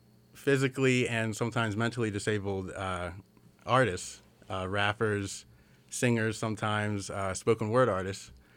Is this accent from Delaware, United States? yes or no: yes; Middletown, Delaware, United States; born there; Yeah, I was born in Middletown, Delaware.